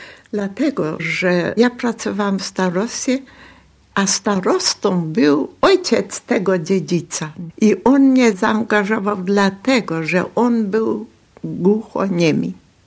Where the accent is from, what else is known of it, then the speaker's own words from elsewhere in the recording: Pomeranian Voivodeship, Poland; bo my Kaszubi brzydko mówili, nie?